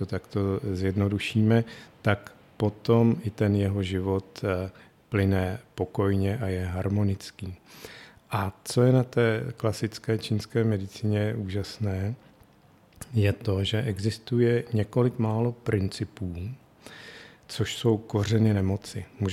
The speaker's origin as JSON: {"language": "Czech", "region": "Šumava foothills", "country": "Czechia", "said": "Tak já pocházím z Pošumaví, kde jsme vždycky sbírali bylinky s babičkou, s rodiči"}